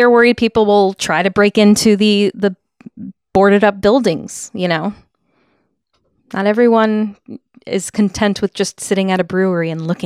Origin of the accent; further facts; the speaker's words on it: Fairfield, Connecticut, United States; Another is the Penfield Reef Lighthouse off the shore of my hometown in Fairfield.